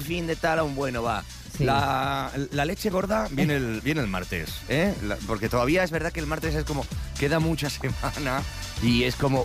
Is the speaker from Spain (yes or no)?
yes; Badalona, Catalonia, Spain; Es que mira que soy de Badalona.